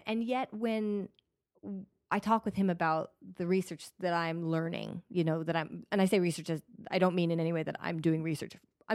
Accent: Colorado, United States; No, I grew up in Colorado.

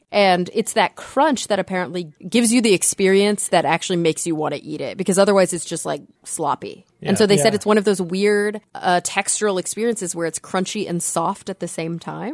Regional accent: Texas, United States; I grew up in Texas. I didn't have access to good seafood.

